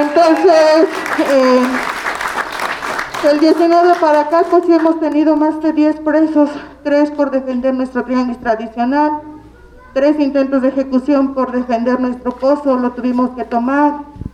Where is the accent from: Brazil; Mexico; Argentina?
Mexico; Santiago Mezquititlán, Querétaro; Yo vengo de Santiago Mezquititlán, Amealco, Querétaro.